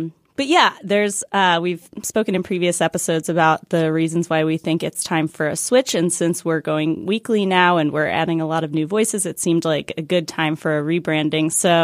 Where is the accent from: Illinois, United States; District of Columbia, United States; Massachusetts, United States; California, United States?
District of Columbia, United States; Washington; we're hosting a live show in D.C., my hometown.